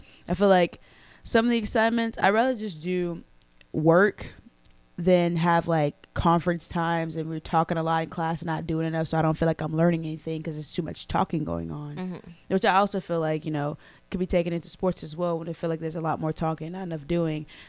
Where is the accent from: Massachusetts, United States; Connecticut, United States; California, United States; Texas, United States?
Texas, United States; Even though I'm from Texas, I don't like the Cowboys or the Mavericks.